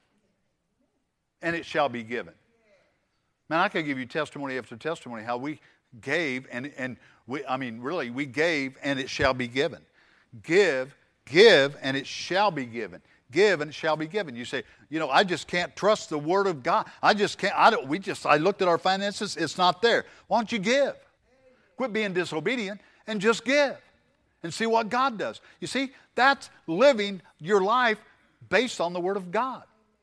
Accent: Missouri, United States; Yeah, I'm from Missouri. I'm a show me guy, right?

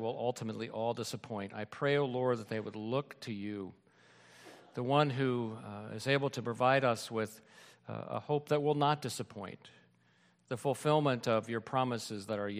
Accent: Lancaster County, Pennsylvania, United States; I'm from Lancaster County. I didn't know what to wear.

